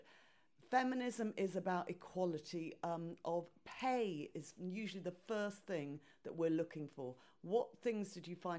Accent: Yorkshire and the Humber, United Kingdom; also born or lived in Dorset / London; I'd come from living actually in Dorset. I'm not from Dorset, I'm from Yorkshire, but I hadn't lived in London for 12 years.

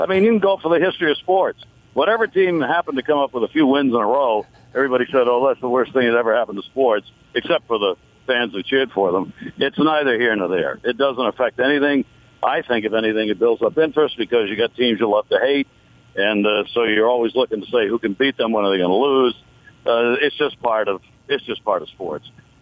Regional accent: Maine, United States; Boston's the, city that was mine growing up in Maine, so it was my first city.

